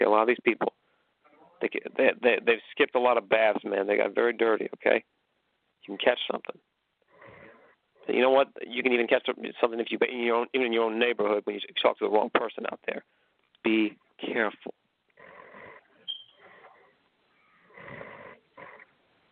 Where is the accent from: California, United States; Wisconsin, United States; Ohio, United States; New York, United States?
California, United States; McKinleyville; I mean, I'm used to snow myself. You know, I'm from McKinleyville.